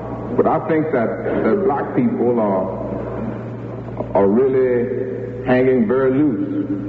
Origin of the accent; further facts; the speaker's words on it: Georgia, United States; I'm from Georgia. And we sort of homeboys.